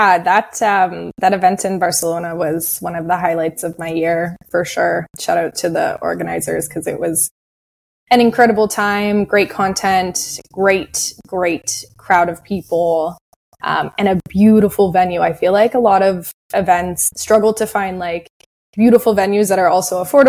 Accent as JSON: {"language": "English", "town": "Toronto", "region": "Ontario", "country": "Canada", "tie": "born or raised there", "said": "I'm originally from Canada. I grew up in the Toronto area."}